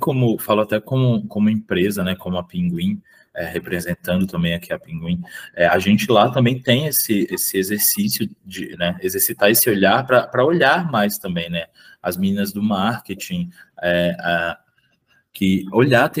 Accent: Natal, Rio Grande do Norte, Brazil; now in São Paulo, Brazil; eu sou natural de Natal, Rio Grande

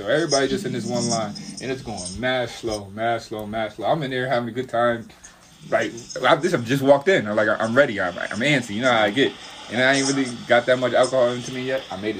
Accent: Buffalo, New York, United States; I'm like, I'm from New York. I'm from Buffalo.

